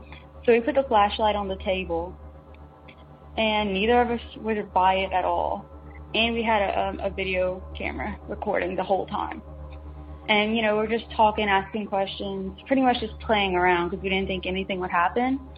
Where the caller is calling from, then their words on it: Louisiana, United States; I'm from South Louisiana.